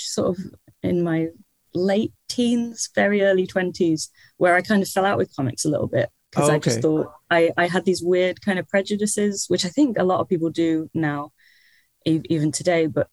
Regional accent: Stockport, North West England, United Kingdom; I grew up in Stockport, which is near Manchester. It's very grey, very of concrete.

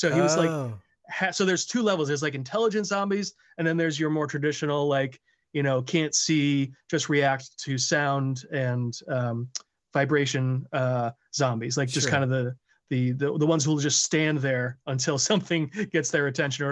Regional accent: Hartford, Connecticut, United States; also born or lived in New York; I grew up. I grew up in Hartford, Connecticut area and, you know, pretty suburb

